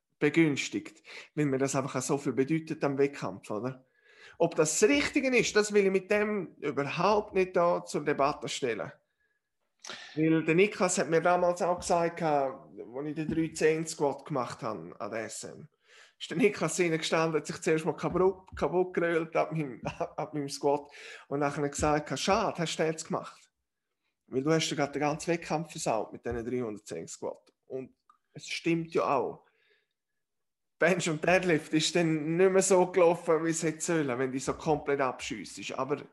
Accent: Switzerland

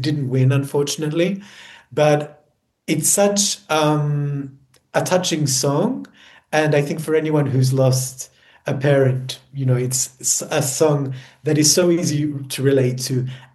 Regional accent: Australia; I was born in Australia. I grew up in Australia

